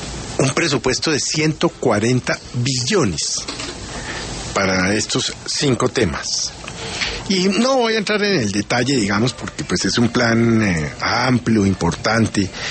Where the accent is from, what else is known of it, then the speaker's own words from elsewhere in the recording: Bogotá, Colombia; Y quedo tranquilo, como bogotano.